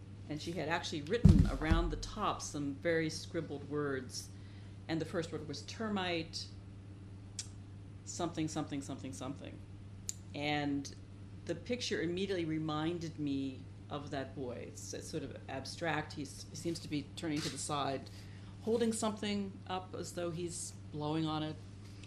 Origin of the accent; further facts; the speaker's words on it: Buckhannon, West Virginia, United States; I was visiting a high school friend in my hometown, Buchanan, West Virginia, which is a town of about 6,000 or 7,000 people in north central West Virginia